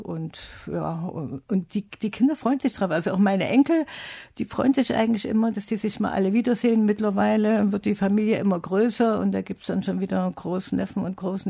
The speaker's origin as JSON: {"language": "German", "town": "Dresden", "region": "Saxony", "country": "Germany", "said": "Das kann man nicht vergessen als Dresdnerin."}